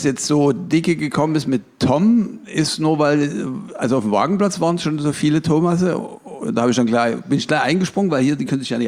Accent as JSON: {"language": "German", "town": "Dresden", "region": "Saxony", "country": "Germany", "said": "Ich bin ein echter Dresdner, ja, ja."}